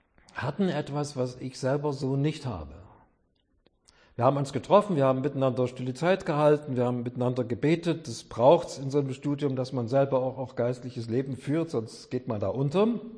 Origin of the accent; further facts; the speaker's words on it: Schönfels, Saxony, Germany; also born or lived in Chemnitz; Ich bin in Schönfels aufgewachsen, bei Zwickhaus, ein kleines Dorf. Kam nach Chemnitz